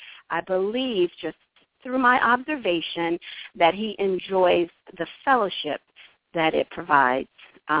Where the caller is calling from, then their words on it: Hillsborough, New Jersey, United States; I'm in Hillsboro, New Jersey.